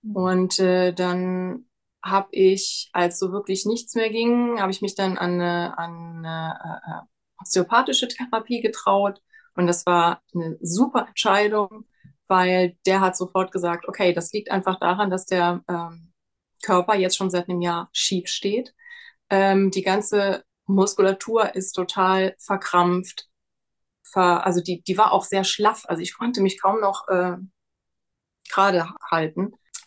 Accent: Rhineland-Palatinate, Germany

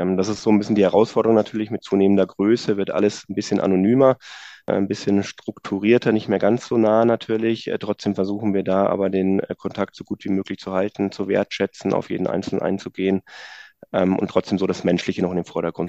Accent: Bavaria, Germany; und kommen tatsächlich auch gebürtig aus der Ecke grob, also so Oberpfalz.

